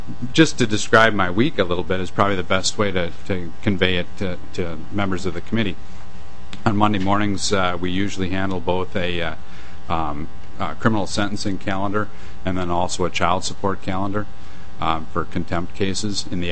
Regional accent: New Ulm, Minnesota, United States; I'm from New Ulm, Minnesota. I'm the only chamber judge there

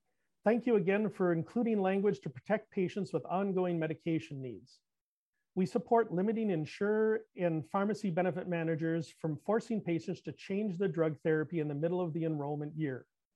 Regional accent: Minnesota, United States; I grew up in the Twin Cities, but I've been practicing in rural Minnesota for almost 29 years now.

